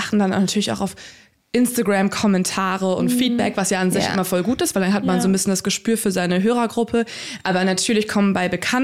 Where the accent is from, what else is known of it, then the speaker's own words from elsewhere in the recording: Lippstadt, North Rhine-Westphalia, Germany; Und ich komme aus der Nähe von Lippstadt. Das ist so eine halbe Stunde von Paderborn entfernt.